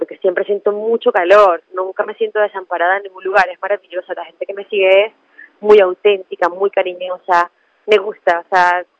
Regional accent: Andes, Venezuela; yo soy de los Andes, en Venezuela, y pues bueno, cuando hace frío y tal, una zona donde hacía más fresquito

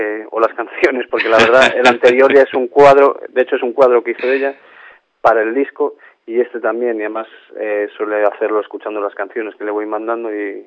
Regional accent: Galicia, Spain; escribo en galego. No lo suelo hablar, pero es un idioma que me encanta. Vamos, es de... Yo soy gallego.

